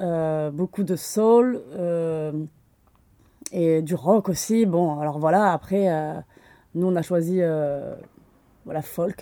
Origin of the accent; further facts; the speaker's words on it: Aix-en-Provence, Provence-Alpes-Côte d'Azur, France; born there; Oui, ben déjà on est nés à Aix-en-Provence. Ensuite on a vécu un peu ailleurs et puis on est revenu